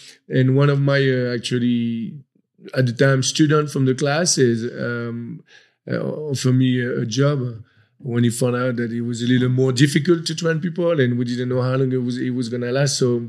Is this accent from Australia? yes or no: no; France; also born or lived in United States; now in South Africa; So I'm kind of a gypsy, you know. I lived in France, obviously. I'm from France. I lived in the States for quite a while. And then I came back to Europe, and then now I'm here in South Africa.